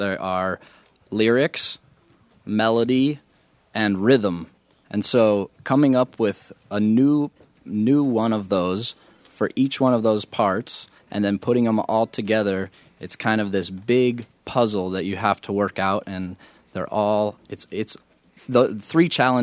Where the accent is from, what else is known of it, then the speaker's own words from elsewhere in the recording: Colorado, United States; And since we grew up in Colorado, and that's where our last adventure kind of took place, that's why we figured it fit on this album.